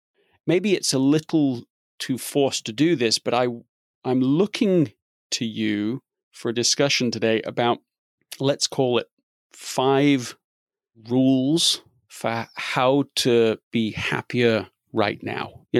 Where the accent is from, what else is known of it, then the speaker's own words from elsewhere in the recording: United Kingdom; This is the What's Essential podcast, and I am your British host